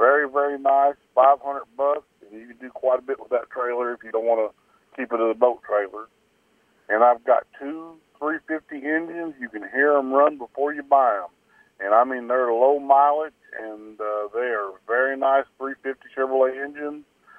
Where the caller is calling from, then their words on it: Cordell, Oklahoma, United States; This morning I'm calling from Cordell